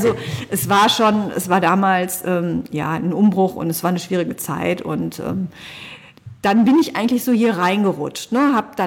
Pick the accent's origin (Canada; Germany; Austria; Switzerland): Germany; Essen, North Rhine-Westphalia; born there; Ich bin verheiratet, bin gebürtige Essenerin und lebe aber auch schon seit 26 Jahren mindestens in Solingen und fühle mich einfach auch als Solingerin. Also ich habe ja mehr Zeit hier in Solingen verbracht als in Essen